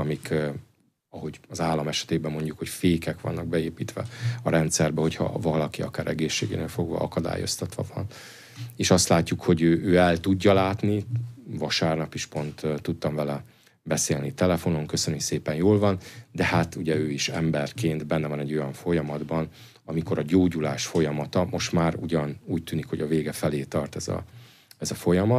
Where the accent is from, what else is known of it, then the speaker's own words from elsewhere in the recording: Hungary; magyarként, katolikusként